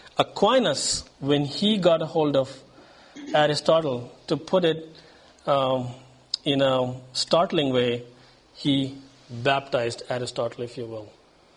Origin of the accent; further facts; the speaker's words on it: India; And then, so I'm from India.